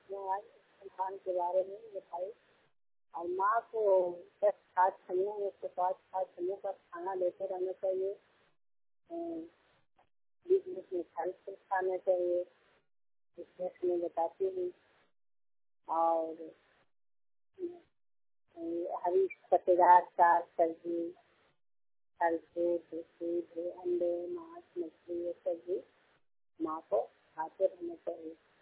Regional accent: Nalanda, Bihar, India; मेरा जिला नालंदा हुआ, ब्लॉक रोहू टावर और पंचायत के पास है।

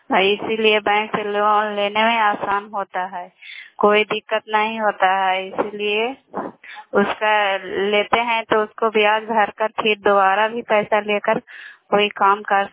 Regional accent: Nalanda, Bihar, India; घर शाम पंचायत शाम जिला नालंदा के निवासी हूँ

